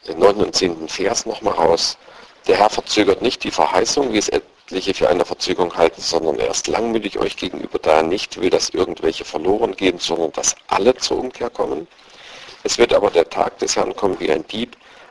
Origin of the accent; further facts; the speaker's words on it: East Germany, Germany; Ich komme ja aus der DDR-Zeit, wo Riesenhoffnungen waren und wo mit der Wende sich eigentlich jeder erhofft hat, es wird jetzt besser